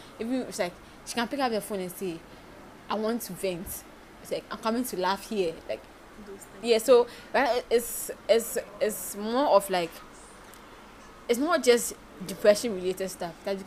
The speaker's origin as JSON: {"language": "English", "country": "Ghana", "said": "being a Ghanaian, I had that Ghanaian mentality"}